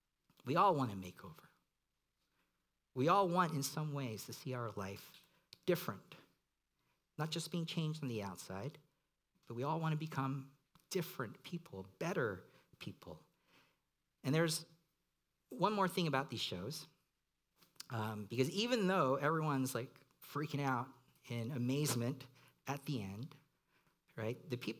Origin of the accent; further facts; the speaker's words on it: Hong Kong; When I was a kid growing up in Hong Kong, for some reason, we only had two English-speaking channels on TV